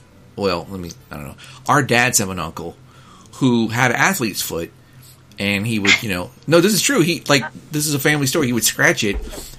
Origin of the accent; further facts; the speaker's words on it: Texas, United States; Hey, I'm from Texas.